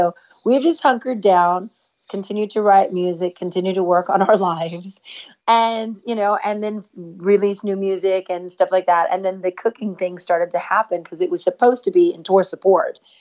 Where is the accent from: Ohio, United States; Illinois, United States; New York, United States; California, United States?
California, United States; Los Angeles; Well, I fumble through Spanish. No, I speak good. I mean, I understand more than I can speak.